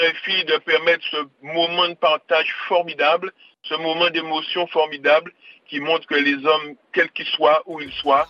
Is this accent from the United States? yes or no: no; Guadeloupe; Moi, je ne suis pas béninois. Mais j'ai même dit que je vais prendre la nationalité béninoise si on me la donne. On me l'a proposé, je vais la prendre. Je suis guadeloupéen, même temps je suis français.